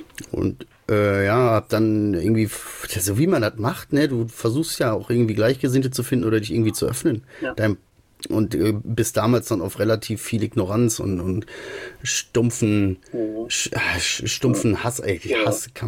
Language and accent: German; North Rhine-Westphalia, Germany; Ich bin Ruhrpottler.